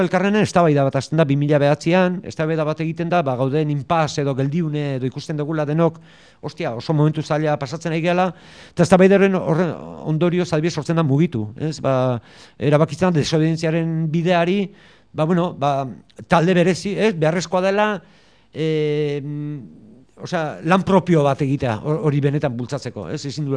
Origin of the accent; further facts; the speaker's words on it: Basque Country, Spain; Donostialdekoa naiz